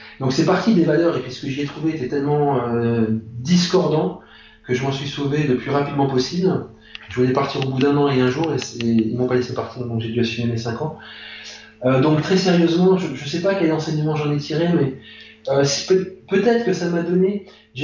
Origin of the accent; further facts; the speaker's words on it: Grand Est, France; Je suis originaire de Moselle même enfant, et bien que je ne sois pas enfin, super vieux par rapport à ces événements, quoi. J'ai une cinquantaine d'années